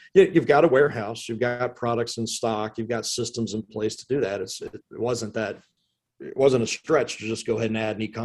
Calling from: Richmond, Virginia, United States; Richmond, Virginia.

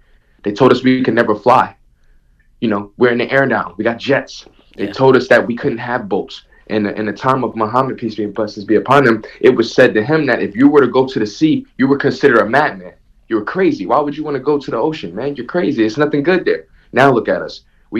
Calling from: New Jersey, United States; Yeah, I'm in New Jersey.

